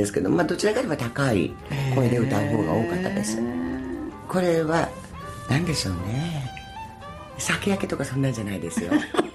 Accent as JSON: {"language": "Japanese", "town": "Kimitsu", "region": "Chiba", "country": "Japan", "tie": "born or raised there", "also_born_or_lived": "Kyushu", "said": "ほとんど君津で育ってきたなっていう、"}